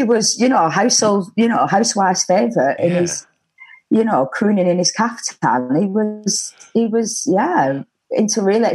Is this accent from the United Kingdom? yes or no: yes; Bolton, North West England, United Kingdom; But as well, I grew up in Bolton, and we had two sort of pubs that you went to.